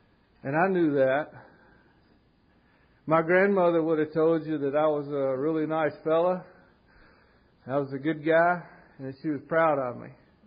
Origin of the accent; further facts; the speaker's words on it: Jackson, Mississippi, United States; I grew up here in Jackson, Mississippi. I went to elementary school at Woodland Hills. I went to high school, junior high, Jackson Prep.